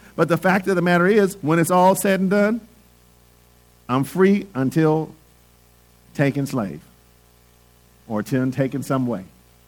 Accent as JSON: {"language": "English", "town": "Los Angeles", "region": "California", "country": "United States", "tie": "born or raised there", "also_born_or_lived": "Oakland", "said": "I grew up in East Oakland. I grew up in South Central Los Angeles, grew up in Watts. That's my background, you know."}